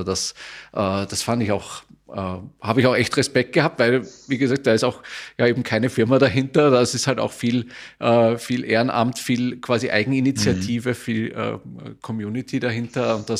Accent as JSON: {"language": "German", "region": "Vienna", "country": "Austria", "tie": "born or raised there", "said": "Wien, aus meiner Heimatstadt, ist es ja noch mehr ums Eck."}